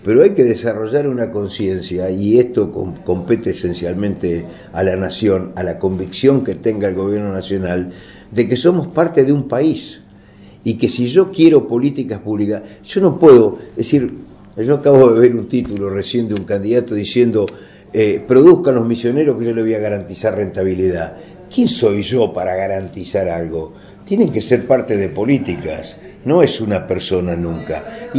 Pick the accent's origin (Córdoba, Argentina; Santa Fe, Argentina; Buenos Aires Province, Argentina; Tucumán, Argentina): Santa Fe, Argentina; Yo vengo de una provincia de Santa Fe